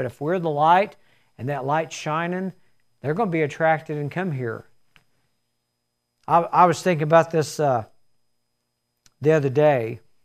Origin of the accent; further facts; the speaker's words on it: Arkansas, United States; I'm a country boy. I'm from Arkansas.